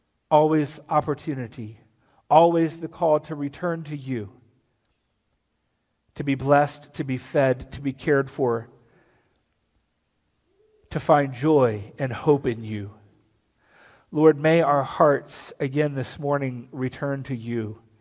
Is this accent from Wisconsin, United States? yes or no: no; South Carolina, United States; But my home state of South Carolina has been a place that the eyes of at least the nation have been on